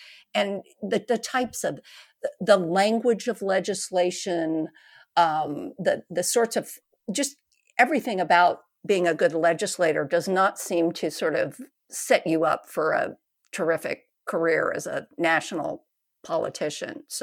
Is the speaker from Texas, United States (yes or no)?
yes; Texas, United States; I mean, I'm a Texan, so he was elected as an insurgent.